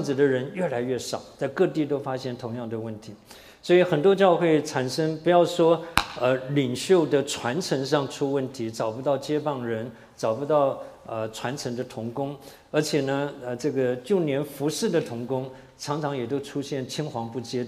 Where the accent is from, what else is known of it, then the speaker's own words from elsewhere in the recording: China; 那为什么我们都是中国人？